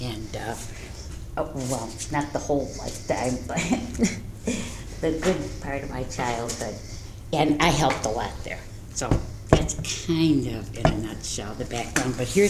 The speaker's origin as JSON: {"language": "English", "town": "Detroit", "region": "Michigan", "country": "United States", "tie": "born or raised there", "said": "I grew up on the southwest side of Detroit, around Livernois, Michigan, in a Polish enclave, and behind a Polish grocery store that belonged to my grandparents"}